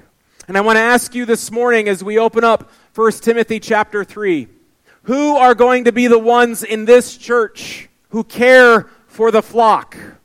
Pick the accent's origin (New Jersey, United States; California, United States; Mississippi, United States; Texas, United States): Texas, United States; now in Minnesota, United States; Well, I mentioned that I'm from Minnesota, but I haven't always lived in Minnesota. I actually grew up in Texas.